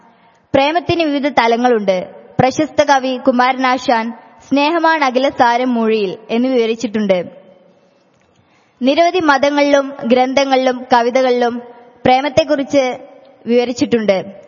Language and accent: English; Makkaraparamba, Kerala, India; I am from Makkaraparamba in Malappuram district, Kerala. I am coming here for first time.